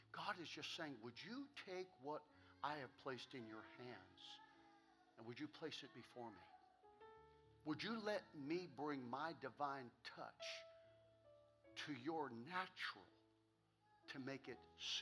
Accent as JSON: {"language": "English", "region": "Ohio", "country": "United States", "lives_now": "Poland, United States", "said": "She's from a family of 9 kids. I'm from a family of 6. We're from Trumbull County. We both know what it's like to eat government surplus food."}